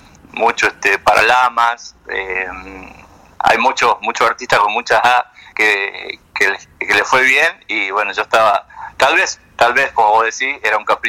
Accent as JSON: {"language": "Spanish", "region": "Jujuy", "country": "Argentina", "tie": "born or raised there", "also_born_or_lived": "Buenos Aires", "said": "somos de Jujuy y nuestro papá era músico, nuestra mamá también cantaba, así que siempre en la casa había guitarreada, siempre estuvimos relacionados con la música. Pero nos fuimos a Buenos Aires a vivir, vivimos 15 años allá"}